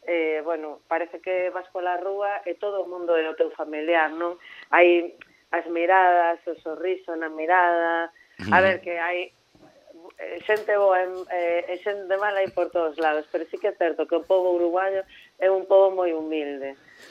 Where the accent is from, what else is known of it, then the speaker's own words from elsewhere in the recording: Vigo, Galicia, Spain; also born or lived in Moaña; Eu criei-me en Vigo, estudié en Vigo, todo, fixen a miña carreira. Comecei nas rúas de Vigo